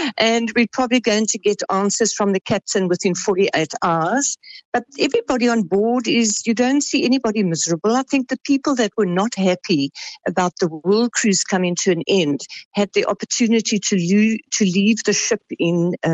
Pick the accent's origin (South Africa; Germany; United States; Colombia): South Africa; I mean, we're from South Africa, and South Africa's going on a lockdown tomorrow